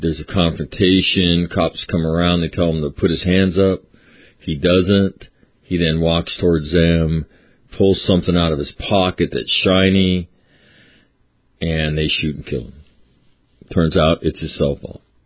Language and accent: English; Sacramento, California, United States; So I was watching yesterday, my hometown. I was talking about it yesterday, and that was the whole police event up in Sacramento